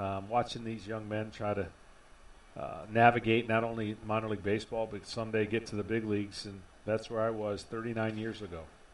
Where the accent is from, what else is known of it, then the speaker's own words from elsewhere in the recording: Lansing, Michigan, United States; that's what we did our whole life growing up in Lansing, Michigan.